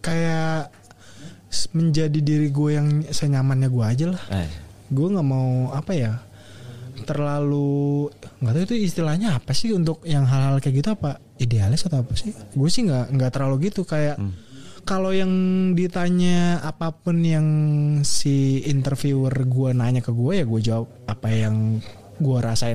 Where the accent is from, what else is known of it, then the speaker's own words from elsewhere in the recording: Bekasi, West Java, Indonesia; gue udah dari lahir di Bekasi gitu.